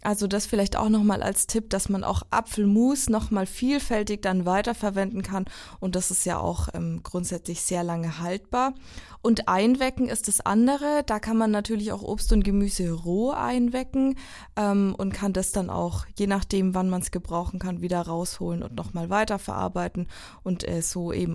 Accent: Bavaria, Germany; was auch viel bei uns in Franken angebaut wird, sind Beeren

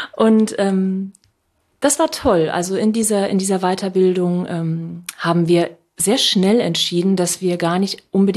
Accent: Saarland, Germany; now in Hamburg, Germany; 11 Jahren nach Hamburg gezogen und hatte ein riesengroßes Problem mit meiner Sprache. Ich bin gebürtige Saarländerin.

